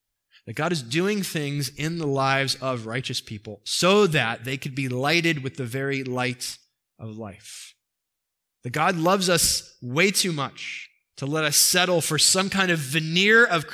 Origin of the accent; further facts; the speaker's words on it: East Coast, United States; I come from the East Coast, so this is the American dream on the East Coast.